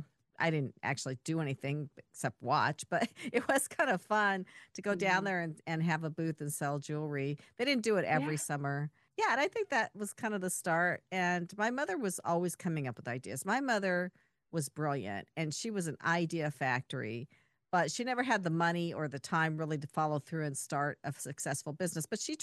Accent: Seattle, Washington, United States; And I grew up in Seattle, and Seattle had the public market.

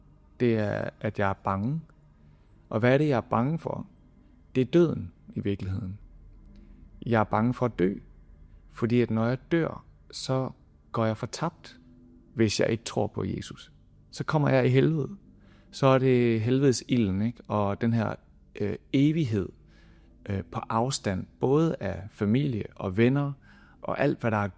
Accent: Esbjerg, Region of Southern Denmark, Denmark; also born or lived in Hjerting; vi voksede op i Esbjerg, og min far var ligesom præst der, men så flytter vi til Syd- og Sønderjylland, ned til Hjerting, en lille by uden for en anden lille by, det hedder Røding.

